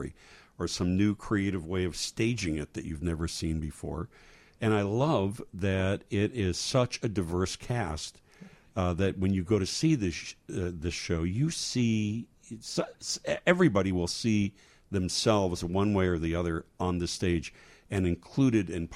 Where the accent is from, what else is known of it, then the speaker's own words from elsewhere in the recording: Chicago, Illinois, United States; I would come as a civilian, as a Chicagoan.